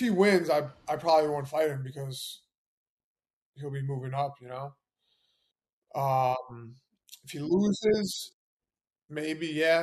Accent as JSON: {"language": "English", "town": "New York City", "region": "New York", "country": "United States", "tie": "born or raised there", "said": "I just won my first round knockout over an Olympian in Madison Square Garden, in my hometown, in front of all my friends and family"}